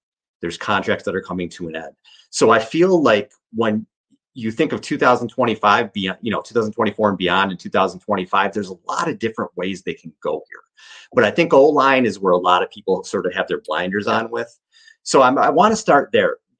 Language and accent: English; New York, United States; I'm a New Yorker, and I grew up in New York